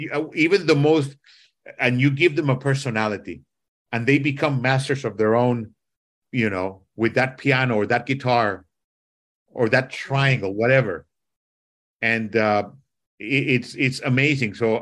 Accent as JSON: {"language": "English", "country": "Costa Rica", "also_born_or_lived": "Nicaragua", "said": "listen, I'm from Costa Rica and Nicaragua."}